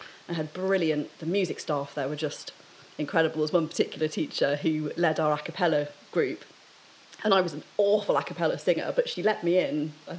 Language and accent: English; South West England, United Kingdom; also born or lived in London; So we moved down to the West Country. So we're about 20 minutes outside Bristol, kind of, like Somerset, kind of … country kind of thing. And I've lived there since I was 3.